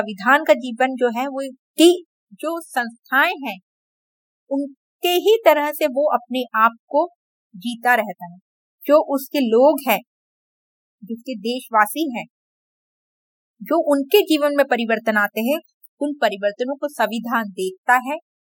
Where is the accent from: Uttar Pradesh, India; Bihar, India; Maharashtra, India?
Maharashtra, India; Mumbai; मैं मुंबई से हूँ और मैं शिक्षा के क्षेत्र में रिसर्च का काम कर रही हूँ।